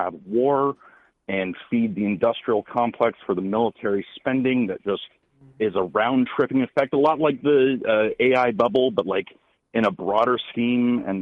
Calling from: Evergreen, Washington, United States; I'm from Evergreen, Washington State. Lovely area. First time caller, long time listener.

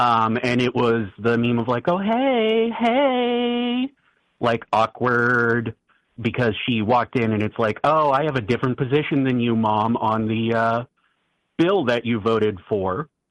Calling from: New Hampshire, United States; I'm calling from New Hampshire.

